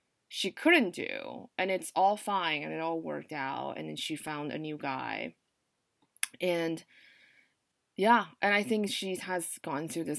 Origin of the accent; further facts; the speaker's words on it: California, United States; I'm like a Californian girl who's all like, yeah.